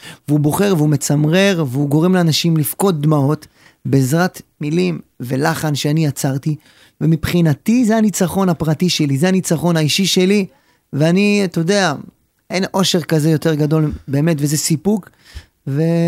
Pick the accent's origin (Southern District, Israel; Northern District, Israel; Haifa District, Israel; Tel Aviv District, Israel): Southern District, Israel; Dimona; אני והיא פחות או יותר באים מאותו רקע, היא גדלה בבר שבע, אני גדלתי בדימונה, שזה שכנים. זה לא סוד שאתה יודע, רוב האוכלוסייה הם יוצאי עדות המזרח.